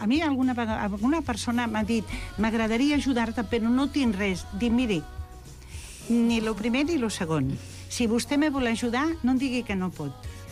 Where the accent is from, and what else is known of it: Catalonia, Spain